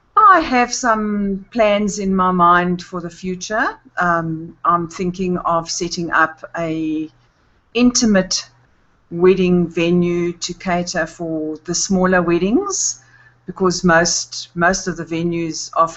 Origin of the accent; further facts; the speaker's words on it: Johannesburg, Gauteng, South Africa; I am from Johannesburg, South in South Africa